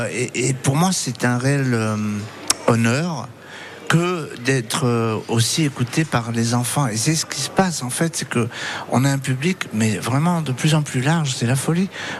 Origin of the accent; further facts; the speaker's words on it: Paris, Île-de-France, France; born there; j'ai jamais oublié d'où je viens. Je suis né à Ménilmontant, à Paris, dans le quartier d' … on était 4 enfants dans un petit 40 mètres carrés